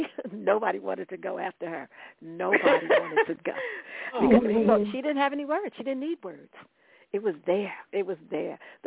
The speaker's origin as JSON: {"language": "English", "town": "Morristown", "region": "New Jersey", "country": "United States", "tie": "born or raised there", "said": "I grew up in Morristown, and so when people saw me, they knew that I wasn't from Essex County"}